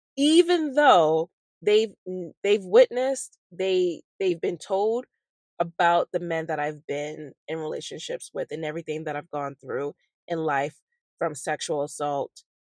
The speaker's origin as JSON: {"language": "English", "town": "Boston", "region": "Massachusetts", "country": "United States", "said": "I'm not even a Celtics fan, even as a Bostonian, but I was like, all right, it's cute or whatever."}